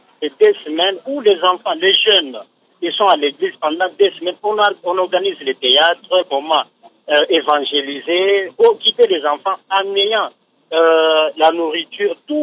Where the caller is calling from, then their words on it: Kolwezi, Lualaba, DR Congo; Comme ici chez nous à Kolwezi